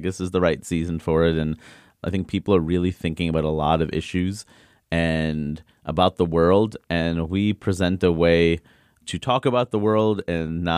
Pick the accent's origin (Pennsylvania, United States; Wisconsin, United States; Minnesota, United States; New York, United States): New York, United States; Queens; I remember being 14 and even though I grew up in Queens being sheltered